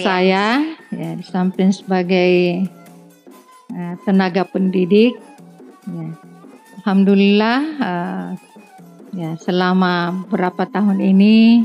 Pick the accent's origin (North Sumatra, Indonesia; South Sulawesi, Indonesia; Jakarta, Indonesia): South Sulawesi, Indonesia; first language Makassarese; Indonesian is a second language; bahasa daerah di Sulawesi Selatan ya, khususnya bahasa ibu saya itu bahasa Makassar.